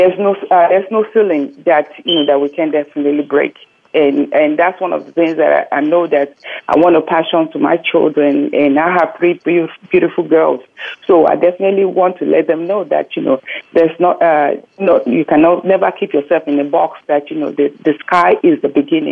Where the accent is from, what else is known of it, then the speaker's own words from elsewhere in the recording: Lagos, Nigeria; Growing up in Lagos, Nigeria